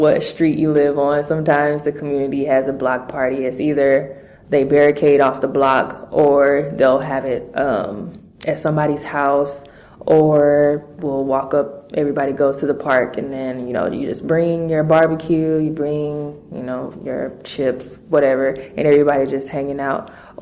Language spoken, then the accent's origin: English; Ferguson, Missouri, United States; Growing up in Ferguson was just fine.